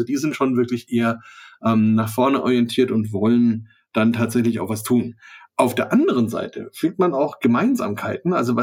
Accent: Bavaria, Germany; Also bei uns in Franken ist ja zum Beispiel so

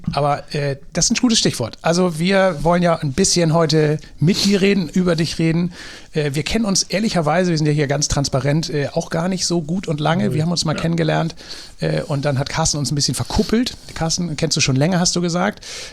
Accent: Drochtersen, Lower Saxony, Germany; Ich komme aus Drochtersen auf der anderen Elbseite oder Landkreis Stade

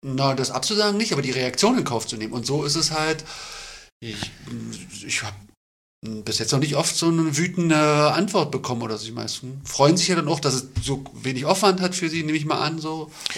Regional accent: Austria; Ich komme aus Österreich.

